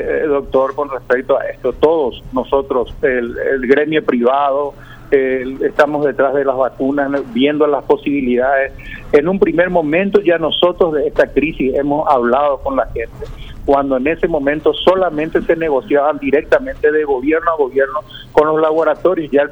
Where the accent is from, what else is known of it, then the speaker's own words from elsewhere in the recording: Paraguay; lo hacemos nosotros como paraguayos